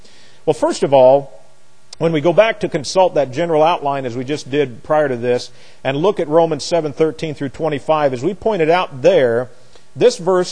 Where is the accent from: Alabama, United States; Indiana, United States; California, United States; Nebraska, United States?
Indiana, United States; I'm originally from Indiana, and in Indiana we were called the Crossroads of America.